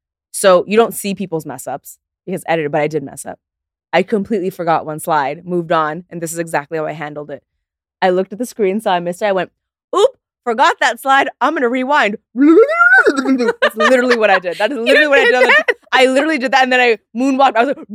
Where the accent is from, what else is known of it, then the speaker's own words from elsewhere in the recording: Toronto, Ontario, Canada; born there; No, I was born in Toronto.